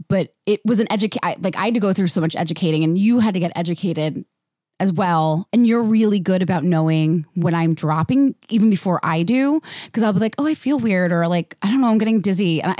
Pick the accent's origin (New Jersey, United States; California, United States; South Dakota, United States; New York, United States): New York, United States; And, like, listen, I'm a New Yorker.